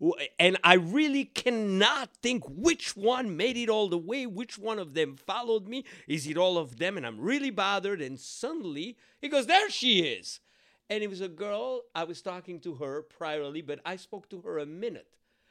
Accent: Switzerland; now in United States; I grew up in Switzerland.

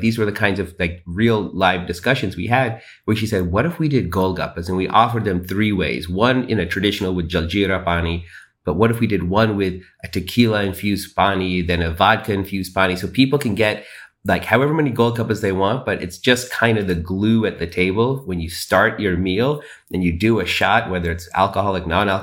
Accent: Texas, United States; growing up in Texas, we ate two kinds of food.

